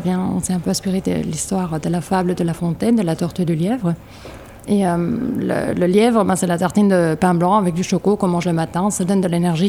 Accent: Denmark; moved away as an adult; now in Belgium; Alors moi j'ai grandi au Danemark, j'ai vécu 20 ans au Danemark. Et en revenant en Belgique, quand j'avais 28 ans

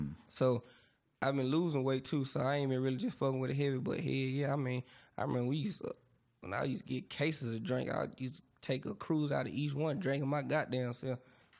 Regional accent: Dallas, Texas, United States; I'm from Dallas. Come to Dallas and see.

